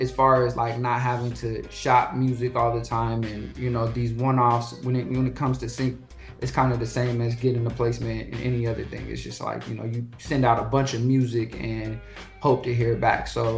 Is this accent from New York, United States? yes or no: no; San Diego, California, United States; also born or lived in Seattle / Atlanta; I was born in Washington, in Seattle. I was partially raised in California, in San Diego, and then I spent about almost seven years living in Georgia, in Atlanta.